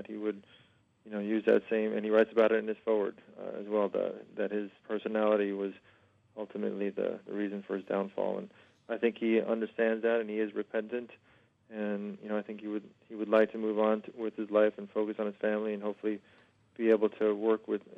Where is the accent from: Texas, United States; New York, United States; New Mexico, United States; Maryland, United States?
New York, United States; I grew up in New York, and I learned how to race a bike in Central Park.